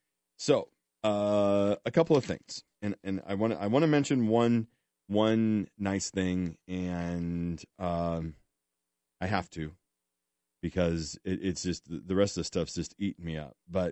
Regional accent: Mitchellville, Iowa, United States; I'm a local kid, grew up in, I would say it wrong. I grew up in Mitchellville. We call it Mitchellville. Went to Southeast Polk.

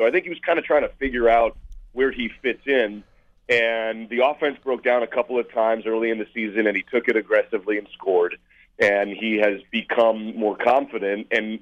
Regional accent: New Jersey, United States; also born or lived in North Carolina; You know, just like you, I'm from New Jersey, lived in North Carolina for about 10 years, and it's been fantastic out here.

